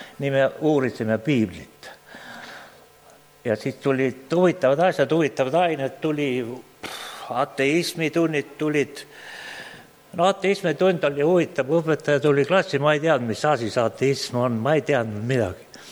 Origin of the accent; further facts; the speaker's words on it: Jõgeva County, Estonia; ma olen palamuse lähedalt pärit